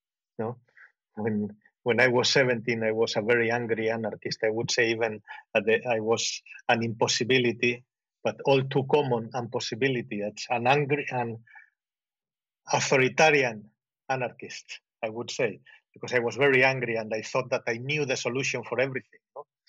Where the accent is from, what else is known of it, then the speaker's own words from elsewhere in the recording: Spain; English is a second language; And I was I was born and brought up in the Spanish dictatorship with Franco.